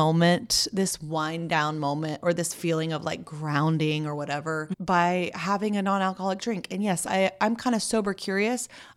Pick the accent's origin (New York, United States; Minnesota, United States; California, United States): California, United States; Santa Barbara; I grew up mostly in Santa Barbara.